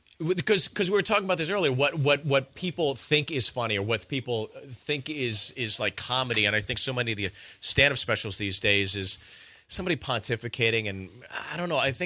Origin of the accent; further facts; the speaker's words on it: Pittsburgh, Pennsylvania, United States; Pittsburgh.